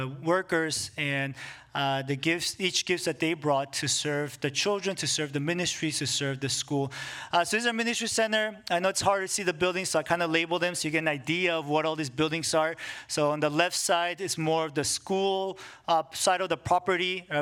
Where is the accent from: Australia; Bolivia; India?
Bolivia; moved away as an adult; also born or lived in United States; now in Coban, Guatemala; I'm Korean. My wife is Chinese American. I was born and raised in Bolivia, South America. I was there till I was 18. Then I went to the States, where I went to college.